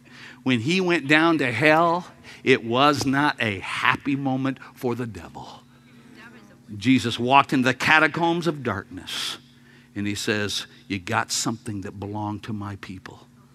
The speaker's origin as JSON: {"language": "English", "region": "Louisiana", "country": "United States", "said": "I'm from Louisiana. Come on. If it ain't fried, it ain't worth eating."}